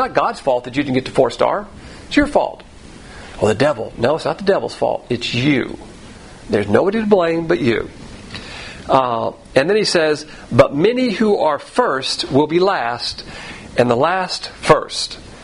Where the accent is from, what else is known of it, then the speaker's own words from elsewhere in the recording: the South, United States; I'm from the South, so I like to use the plantations.